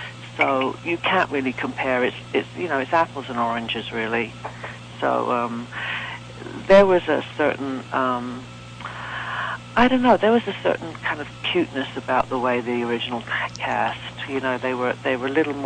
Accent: London, United Kingdom; And I was born and raised in London, and I always wanted to be an actor.

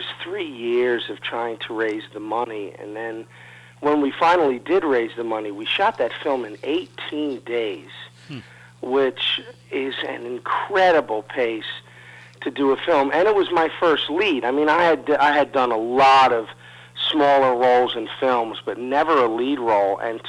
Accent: Philadelphia, Pennsylvania, United States; different people I met growing up in South Philly, I just put this character together.

